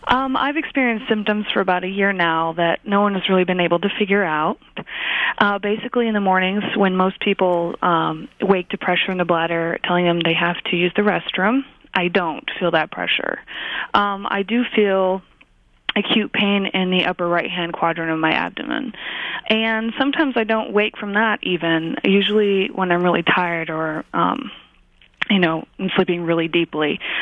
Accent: West Coast, United States; I wasn't really assimilated here because I'm originally from the West Coast.

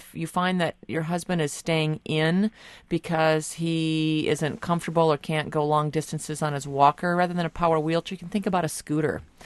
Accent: Iowa, United States; Well, I'm from Iowa, but I can't say that I know anything about alfalfa pills.

